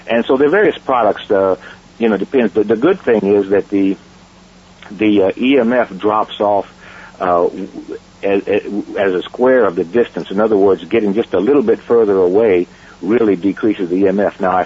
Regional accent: Denver, Colorado, United States; I'm from Denver originally, and it gets pretty cold there.

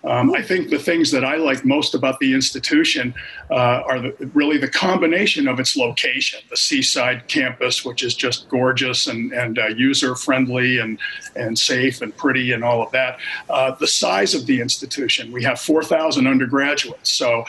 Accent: Maine, United States; I grew up here in Maine, in about a half an hour north of here in a small town.

